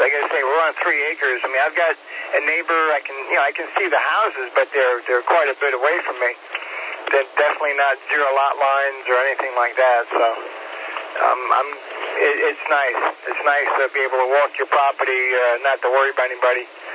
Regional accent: Long Island, New York, United States; also born or lived in Florida; I moved up here 2 years ago, from Florida. I'm not originally from Florida. I'm originally from Long Island. And I catch a lot of grief for that around here.

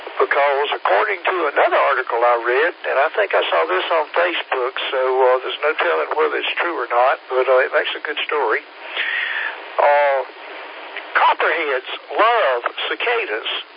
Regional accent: Statesville, North Carolina, United States; it's just down the road from where I grew up in Statesville.

